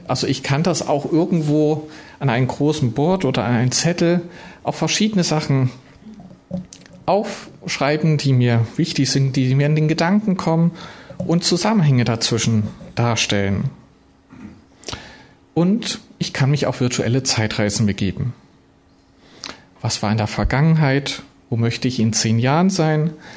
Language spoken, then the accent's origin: German; Jena, Thuringia, Germany; also born or lived in Wurzen; aufgewachsen in Jena und Wurzen und mit weiter, später dann aber auch in Landshut, Darmstadt und Unterliederbach unterwegs gewesen.